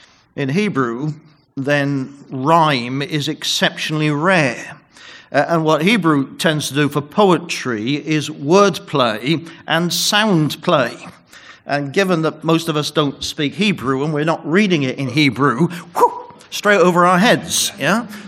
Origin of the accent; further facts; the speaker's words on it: England, United Kingdom; born there; I do have a Welsh heritage. As Brother Jeff has told you, I was born in England to an English mother, but my father was Welsh, and hence my funny name.